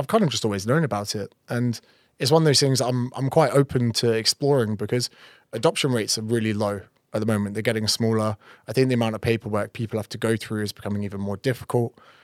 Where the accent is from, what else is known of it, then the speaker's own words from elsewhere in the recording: Ireland; born there; So I was born with the name … so I'm adopted from Ireland.